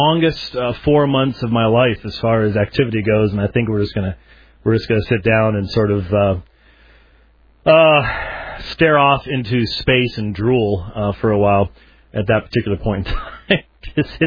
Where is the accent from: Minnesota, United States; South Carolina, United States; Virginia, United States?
Minnesota, United States; Robbinsdale; born there; I wasn't born in Minneapolis, I was born in Robbinsdale, but that's like Tempe is to Phoenix